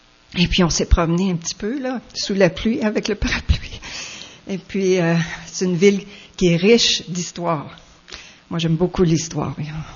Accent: Acton Vale, Quebec, Canada; now in Montreal, Canada; Je suis née à Actonville, dans les cantons de l'Est. Je suis la deuxième de 6 enfants. J'ai grandi dans un bon foyer et à 18 ans, je suis déménagée à Montréal.

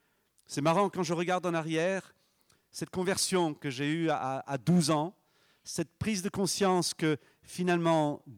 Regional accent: England, United Kingdom; also born or lived in Kolkata, India; je suis né dans une famille chrétienne. Je suis né à Calcutta, en Inde, mais ça, c'est comme un fait divers. Et ensuite, j'ai passé la plupart de ma vie en Angleterre.

